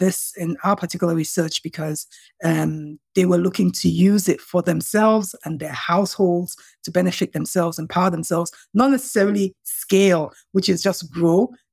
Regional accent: Nigeria; this is how we grew up in Nigeria.

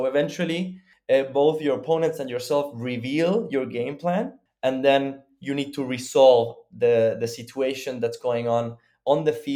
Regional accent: Chile; It's actually a very good friend of mine from Chile. We're both from Chile

